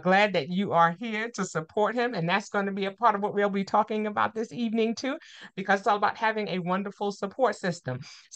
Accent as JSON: {"language": "English", "region": "New York", "country": "United States", "lives_now": "Atlanta, United States", "said": "I'm originally from New York, so they just started back a couple of days ago too."}